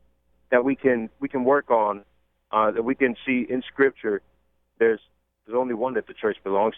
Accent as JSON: {"language": "English", "town": "New Orleans", "region": "Louisiana", "country": "United States", "lives_now": "Mississippi, United States", "said": "I'm also from New Orleans and here in Mississippi now."}